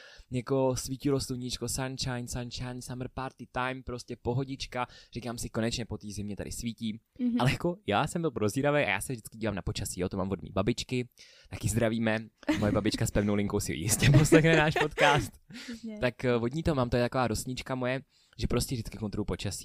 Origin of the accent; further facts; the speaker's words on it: Liberec, Liberec Region, Czechia; Jsme z Liberce